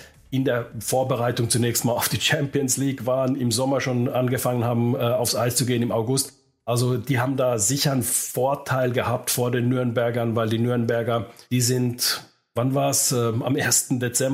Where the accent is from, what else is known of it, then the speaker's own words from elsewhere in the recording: Finland; Aber alle werden es mir verzeihen, dass ich natürlich meinem Heimatland Finnland eben auch die Daumen drücken muss.